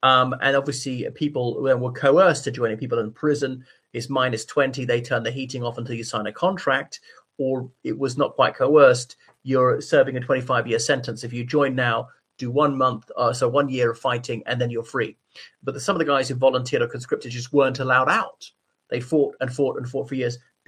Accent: Ireland; from Ireland.

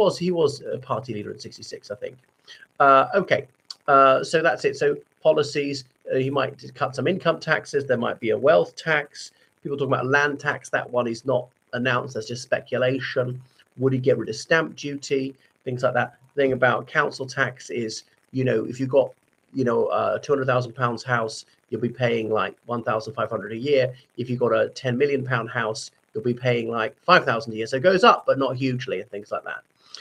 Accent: Ireland; from Ireland.

